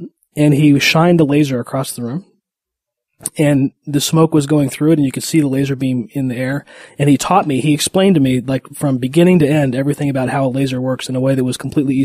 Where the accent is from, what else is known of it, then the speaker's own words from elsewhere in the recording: Los Alamos, New Mexico, United States; I grew up in Los Alamos, New Mexico, which is the Los Alamos National Laboratory is there.